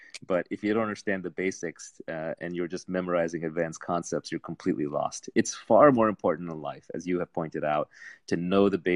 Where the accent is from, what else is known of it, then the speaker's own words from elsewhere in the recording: New York City, New York, United States; I grew up in Jamaica, Queens, which is a really rough neighborhood.